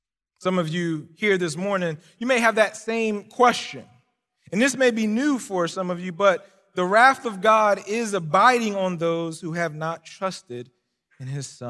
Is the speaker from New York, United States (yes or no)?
no; Philadelphia, Pennsylvania, United States; Although I'm not from here, I'm from the East Coast, Philadelphia to be exact, West Philadelphia to be exact.